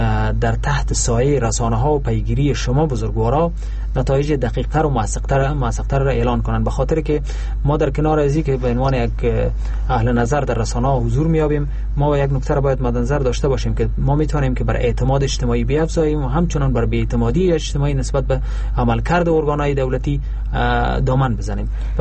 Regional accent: Afghanistan; ما به عنوان یک افغانی که هر روز دسترسی به رسانه دارم

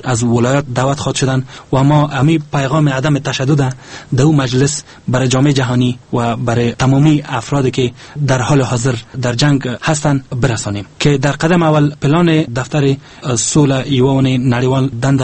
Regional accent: Afghanistan; ما افغان هستیم

